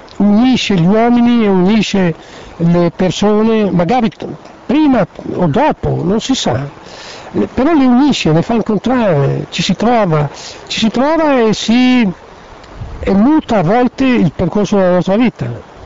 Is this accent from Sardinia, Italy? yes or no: no; Milan, Lombardy, Italy; tu vieni da Trieste, io vengo da Milano, ci troviamo